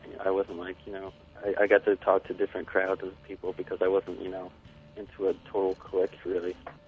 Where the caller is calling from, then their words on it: New Paltz, New York, United States; From New Paltz, New York.